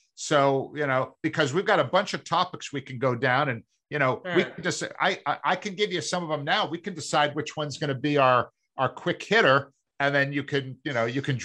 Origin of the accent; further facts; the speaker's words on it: Massachusetts, United States; accent: Boston; I mean, when I grew up in the Massachusetts area, I had this wicked bad Boston accent, which I, you know, was able to lose